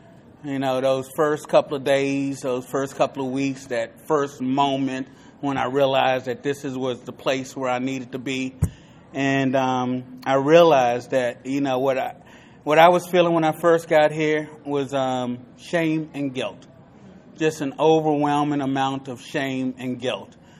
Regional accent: Frederick, Maryland, United States; I'm an addict from Frederick, Maryland.

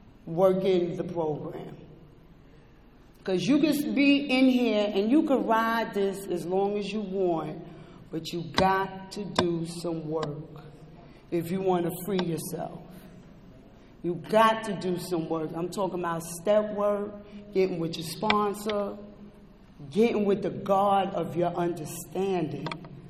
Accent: Brooklyn, New York, United States; So I was making meetings all in Manhattan. And I'm from Brooklyn.

